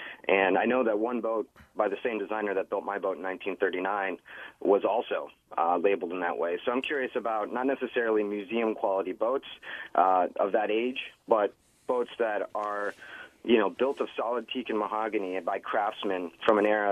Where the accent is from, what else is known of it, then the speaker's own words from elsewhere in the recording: Chicago, Illinois, United States; Where I grew up in Chicago